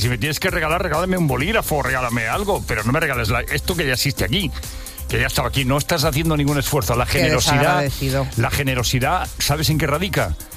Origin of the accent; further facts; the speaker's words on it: Catalonia, Spain; yo soy catalán y del menú no voy a pasar.